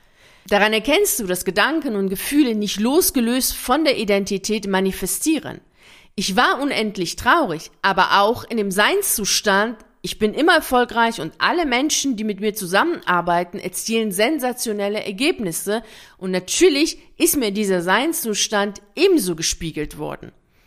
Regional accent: Tehran, Tehran Province, Iran; Ich bin im Iran, konkret in Teheran, geboren und habe dort meine Kindheit verbracht.

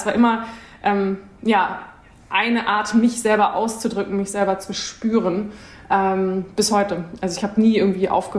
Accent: Kiel, Schleswig-Holstein, Germany; moved away as an adult; also born or lived in Bali; Ich bin so eine richtige Nordische. Ich wollte gerade sagen, Kieler Sprotte. Also ich bin im Norden aufgewachsen, da geboren, habe da viel Zeit verbracht, bin dann aber ins Ausland gegangen für 7 Jahre

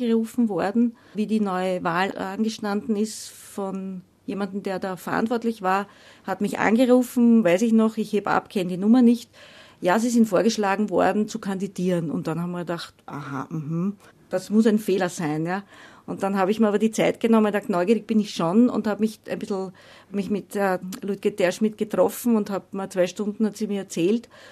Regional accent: Lower Austria, Austria; Ich stamme aus dem Mostviertel, bin in einem kleinen Ort aufgewachsen, wo es außer katholisch nichts gab.

